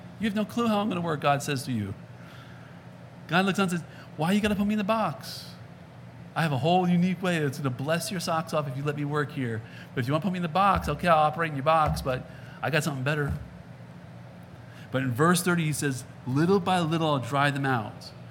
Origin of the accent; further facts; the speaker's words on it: Northeast, United States; Growing up in the Northeast, we had those hornet nests and stuff.